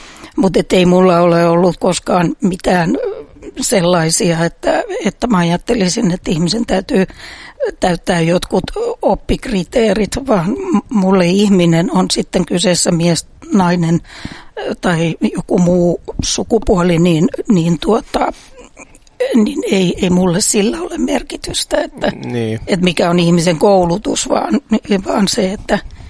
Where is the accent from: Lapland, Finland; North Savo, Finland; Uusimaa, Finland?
Uusimaa, Finland; Espoo; synnyin Espoossa, tai siis kävin tietysti Helsingin puolella syntymässä, koska hän Espoossa ollut vielä Jorvi-sairaala vuonna 1964, jolloin minä olen syntynyt